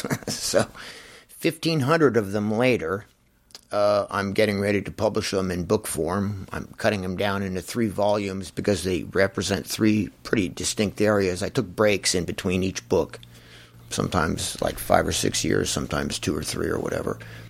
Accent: United States; I'm an American artist that has become slightly disillusioned with my country.

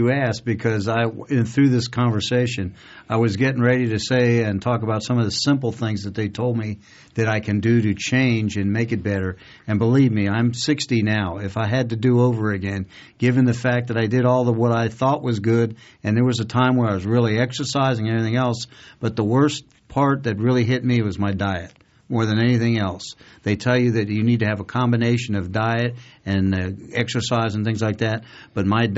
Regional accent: Miami, Florida, United States; I'm used to a good deli sandwich. I'm from Miami. My parents are from New York, all right?

